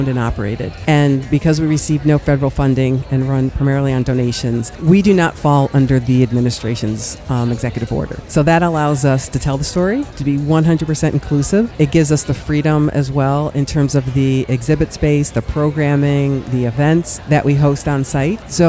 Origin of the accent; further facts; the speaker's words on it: Michigan, United States; And I would say I grew up in Michigan, in the suburbs of Detroit, and wasn't necessarily exposed to pride. In fact, we were the first black family in our neighborhood, and my parents had to sue to buy our house.